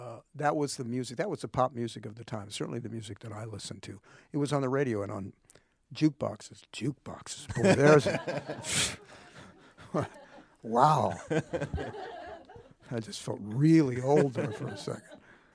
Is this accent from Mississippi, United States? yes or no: no; St. Louis, Missouri, United States; And I grew up in St. Louis, and that was kind of, that music was in the air.